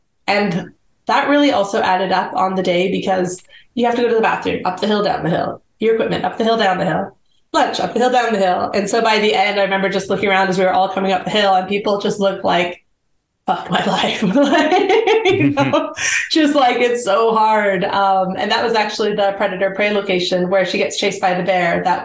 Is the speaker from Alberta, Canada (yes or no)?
yes; Edmonton, Alberta, Canada; born there; now in Calgary, Canada; I'm actually in Calgary, so we're south of Edmonton. Okay. Yeah, I was born in Edmonton